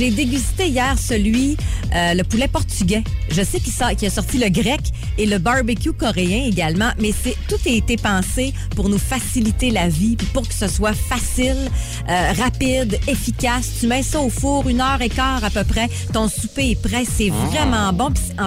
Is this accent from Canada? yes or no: yes; Quebec, Canada; je suis Québécois